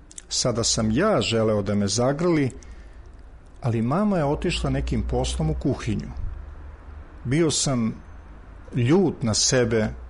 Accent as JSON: {"language": "Serbian", "region": "Belgrade", "country": "Serbia", "tie": "born there", "said": "Ja, inače, iako sam rođen u Beogradu, ja se u stvari više osjećam kao da sam ovde slučajno rođen"}